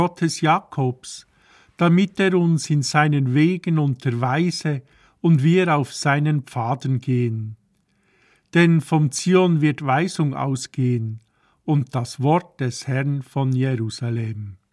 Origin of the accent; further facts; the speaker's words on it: Switzerland; Sind wir Schweizer und Schweizerinnen